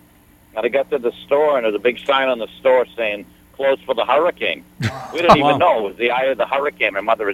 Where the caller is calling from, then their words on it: Hampstead, New Hampshire, United States; I'm calling from Hampstead, New Hampshire right now.